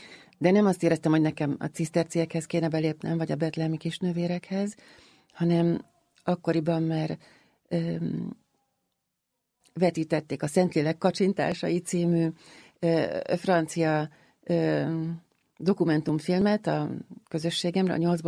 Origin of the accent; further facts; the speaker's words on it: Budapest, Hungary; Én a Rózsadombon nőttem fel